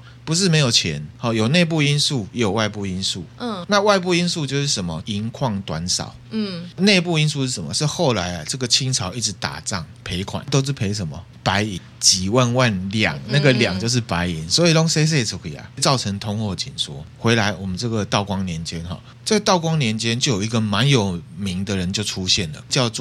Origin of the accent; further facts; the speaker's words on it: Taiwan; 我们台湾人自己的钱哦，没有留在台湾